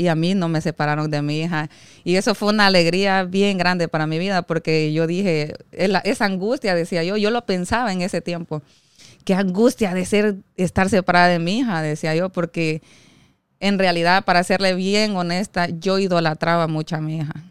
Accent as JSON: {"language": "Spanish", "country": "El Salvador", "moved": "yes", "said": "yo vine huyendo de El Salvador, de muchas cosas que son muy delicadas hablarlas."}